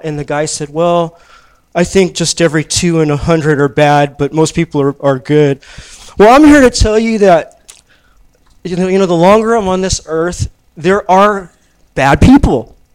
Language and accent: English; Hawthorne, California, United States; I'm from the South Bay. I grew up in Hawthorne, Torrance area, you know